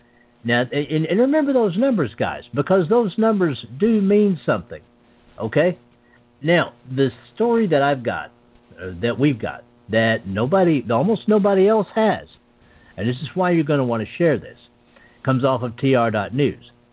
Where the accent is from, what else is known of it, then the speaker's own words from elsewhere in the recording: United States; And certainly I, as an American, I, as the unpleasant blind guy, I, as a supporter of the EDL